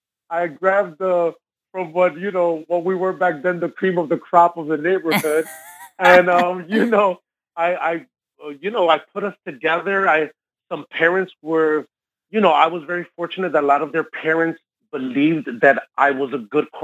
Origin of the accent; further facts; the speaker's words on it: Chicago, Illinois, United States; growing up in Chicago, which is such a musical influenced city, you know, we grew up with so much house music.